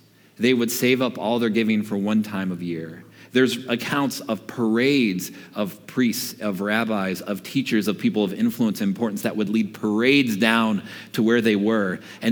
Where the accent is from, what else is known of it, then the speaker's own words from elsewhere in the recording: Reed City, Michigan, United States; I grew up as a white boy in northern Michigan. I grew up in Reed City between Big Rapids and Cadillac. It's a small, rough and tumble, rednecky town. I can say that, I'm from there.